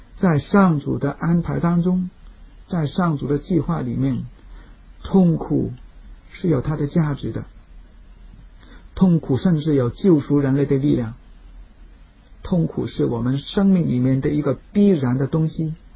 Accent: Tai O, Hong Kong; 我小的时候是住在大澳，我开玩笑是大屿山是香港最穷的一个岛，大澳是大屿山最穷的一个村， … 是大澳这个村里面最穷的一家人。我爸爸在我九岁的时候去世，我妈妈是一个小贩，我们很穷。

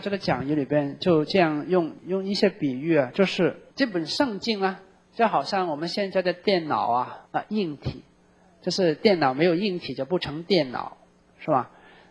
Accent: Hong Kong; 我在香港长大的，我其实很怀念60年代的香港

